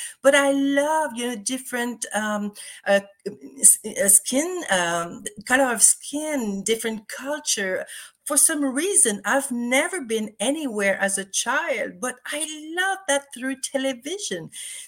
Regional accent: Quebec City, Quebec, Canada; also born or lived in Vancouver; I lived in Vancouver for 7 years. I'm from Quebec City, Canada, and I lived in Vancouver for 7 years

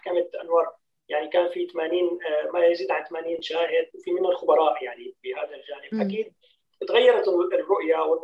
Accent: Syria; هذا دورنا نحن هلا عم نلعبه كسوريين

